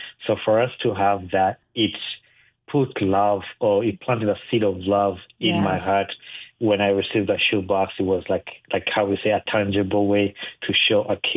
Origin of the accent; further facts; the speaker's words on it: Uganda; So I'm originally from Uganda, and Uganda is one of the poorest countries in the whole world. I grew up in a very poor family